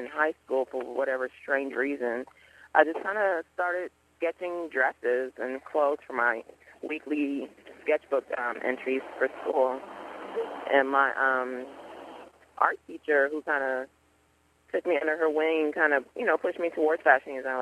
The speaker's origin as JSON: {"language": "English", "country": "Canada", "tie": "born or raised there", "also_born_or_lived": "Liberia", "lives_now": "Arkansas, United States", "said": "Coming from Liberia and then growing up in Canada, which is so multicultural, I was always around some kind of culture. And then moving to Arkansas"}